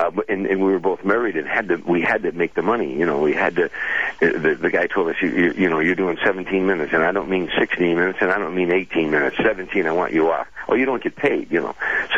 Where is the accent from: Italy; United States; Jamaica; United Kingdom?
United States; Midwest; Maybe because we're both from the Midwest, I don't know.